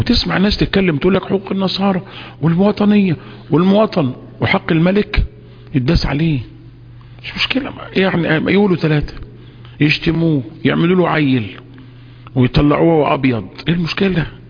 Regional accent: Egypt; لغايه دلوقتي بنقول احنا مصريين

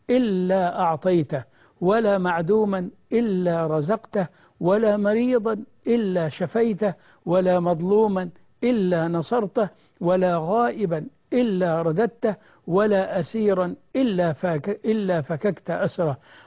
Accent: Egypt; بلدنا مصر

